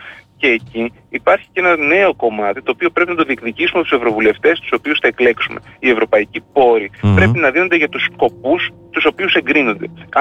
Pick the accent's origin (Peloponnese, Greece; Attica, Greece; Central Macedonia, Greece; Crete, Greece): Crete, Greece; Lasithi; στον τόπο μου, στο Λασκίδι